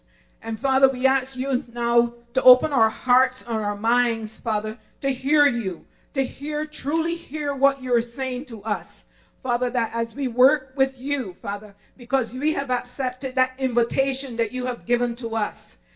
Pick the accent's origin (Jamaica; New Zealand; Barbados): Barbados; when I was growing up in Barbados, everybody wanted to get rid of their wooden homes